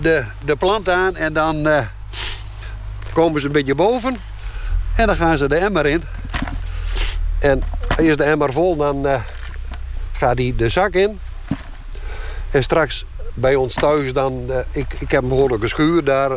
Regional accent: Groningen, Netherlands; Een Groninger.

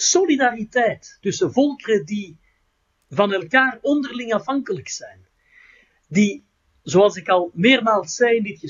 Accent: Belgium; misschien ben ik daar als Belg een beetje anders in voorbereid dan mensen die komen uit een unitaire lidstaat.

